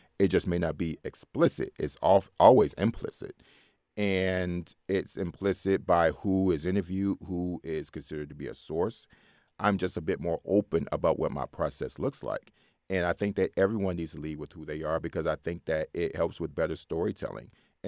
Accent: Detroit, Michigan, United States; So, as I said, I grew up in Detroit, Michigan, the largest black city in the United States

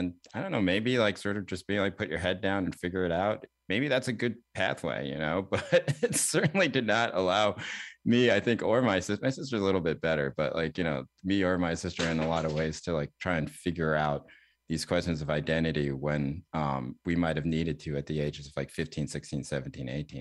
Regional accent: North Carolina, United States; Well, you know, I grew up in North Carolina in a time, there are many Asian people

